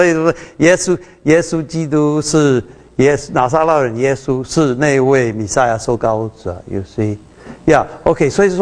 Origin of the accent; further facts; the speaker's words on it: China; 因为我们中国人，我们讲来世的时候，我也是差不多了啊。